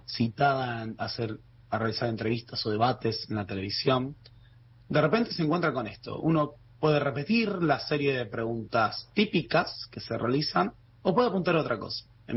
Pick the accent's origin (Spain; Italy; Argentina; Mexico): Argentina; Morón, Buenos Aires Province; born there; Yo nací en Morón, orgullosamente moronense, en Morón Sur, cerca de la frontera.